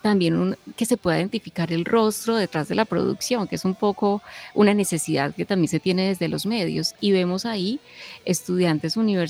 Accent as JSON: {"language": "Spanish", "country": "Colombia", "said": "esas cosas que como colombianos hemos tenido de alguna manera como parte de nuestra historia y de nuestra identidad"}